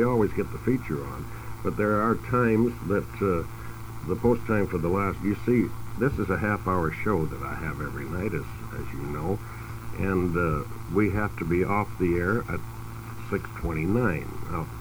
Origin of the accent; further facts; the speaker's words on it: Seattle, Washington, United States; up in Washington, in my hometown of Seattle